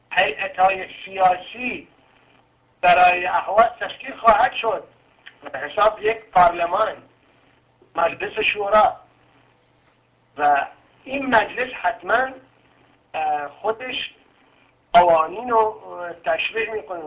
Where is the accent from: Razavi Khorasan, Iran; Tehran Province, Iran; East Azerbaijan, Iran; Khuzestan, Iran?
Khuzestan, Iran; Ahvaz; حتی به عنوان یک احوازی میخواییم بمونیم